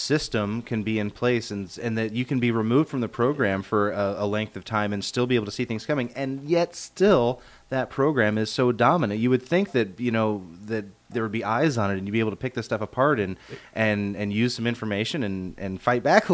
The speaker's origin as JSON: {"language": "English", "region": "Iowa", "country": "United States", "tie": "born or raised there", "said": "for me growing up in Iowa, it was cheaper, always way cheaper"}